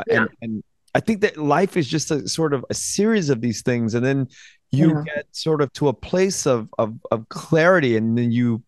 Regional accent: United States; born there; I am an American. I was born in America

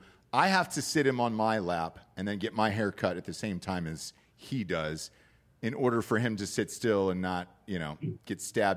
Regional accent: Georgia, United States; My dentist, because I'm from Georgia, so my dentist was like in a house.

